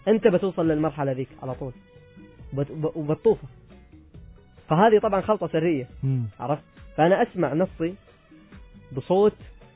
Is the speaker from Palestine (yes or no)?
no; Oman; انا اذا كتبت القصيده العمانيه وانا عماني